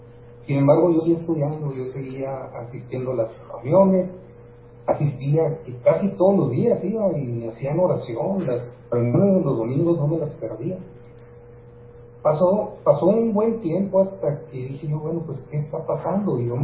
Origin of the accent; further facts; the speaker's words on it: Sinaloa, Mexico; moved away as an adult; now in Ciudad Juárez, Mexico; cómo es que yo llegué aquí a esta ciudad, Ciudad Juárez, ¿verdad? Que ya me considero más juarense que de donde originalmente soy del estado de Sinaloa, Costa. Entonces yo desde muy jovencito me vine, a los 19 años, me vine aquí a estudiar, y aquí me quedé